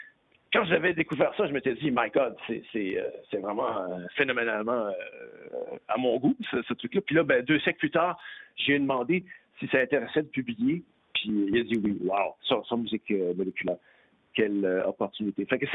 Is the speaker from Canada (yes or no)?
yes; Quebec, Canada; quand on parle de mon patelin à moi, là, qui est le Québec, c'est rare qu'on se considère comme des Canadiens quand on parle des Québécois.